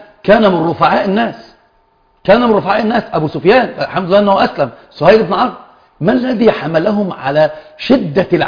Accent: Egypt; لذلك العوام عندنا في مصر ماذا يقولون؟

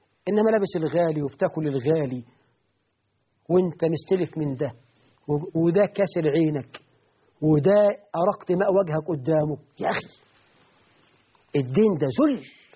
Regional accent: Egypt; عندنا في مصر مثل شيطاني يقول لك السلف تلف والرد خسارة

